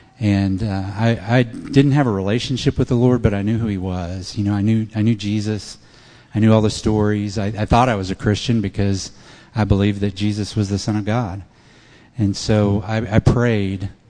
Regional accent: Lincoln, Nebraska, United States; now in Texas, United States; So I grew up in Lincoln, Nebraska, and during the 1970s. I was born in 64

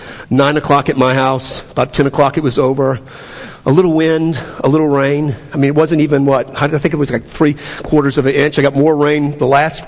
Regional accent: New Orleans, Louisiana, United States; I grew up in New Orleans. When the storms were coming, we got out.

